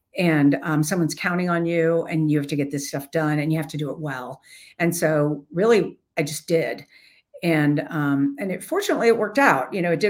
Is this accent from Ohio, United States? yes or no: yes; Cincinnati, Ohio, United States; nobody in my hometown, I'm in Cincinnati, Ohio, nobody would even speak to me